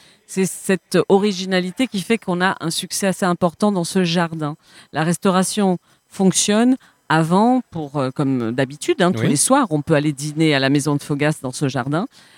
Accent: Andalusia, Spain; French is a second language; Moi, je suis une espagnole, andalouse.

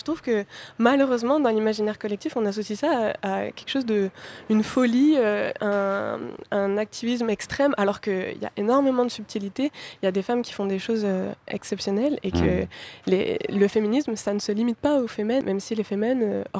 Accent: Provence-Alpes-Côte d'Azur, France; Non, moi, oui, je suis française. Ouais. J'ai grandi à côté de Marseille, donc vraiment pas loin d'Avignon.

